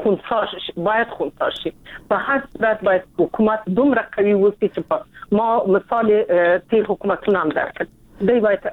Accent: Afghanistan; ته مسلمان یې موږ مسلمان یو ته افغان یې زه افغان یم

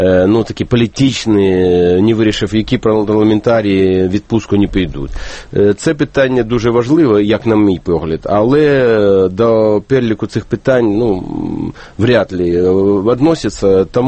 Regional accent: Odesa, Odesa Oblast, Ukraine; Одеса – це моє рідне місто, і я там буваю дуже часто.

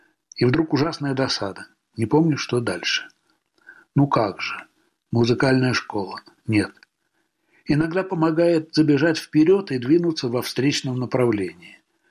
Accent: Tashkent, Uzbekistan; В Москве, если мне случалось упомянуть в разговоре, что я родом из Ташкента, у вполне интеллигентов на вид людей иногда поднимались брови.

